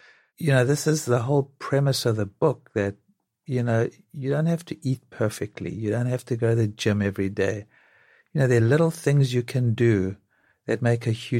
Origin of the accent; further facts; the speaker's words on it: South Africa; Now, I'm not saying you sit in the sun like I sat in the sun growing up in South Africa and now I have skin damage